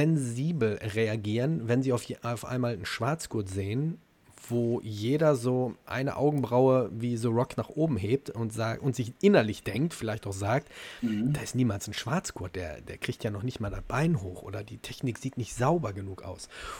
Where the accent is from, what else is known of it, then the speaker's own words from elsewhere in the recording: Gelsenkirchen, North Rhine-Westphalia, Germany; Gelsenkirchen